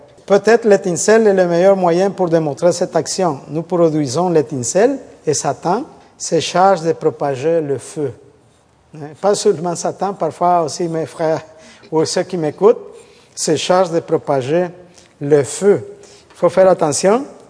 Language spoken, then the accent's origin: French; El Salvador; French is a second language; Je parle de l'Amérique latine parce que je suis latino-américain. Regardez, l'Amérique centrale est tellement petite. Et mon pays d'origine, c'est le plus petit pays d'Amérique.